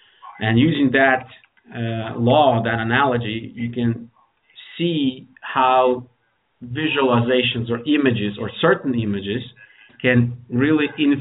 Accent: Ukraine; English is a second language; originally I'm from Ukraine. Spent most of my life in Ukraine, but I traveled the world a bit. I spent some time in the States as an exchange student. I lived there, I worked there.

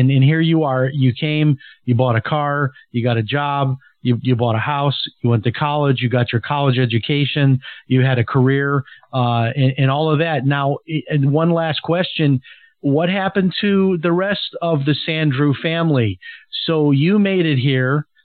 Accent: Chicago, Illinois, United States; now in Florida, United States; We have these blue states, like I'm from Chicago, but I've lived in Florida for many years now.

